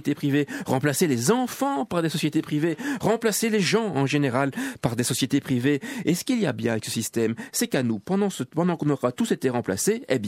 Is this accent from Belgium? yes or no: yes; Belgium; chez nous, en Belgique, ce petit pays par la taille mais grand par le génie et le sens pratique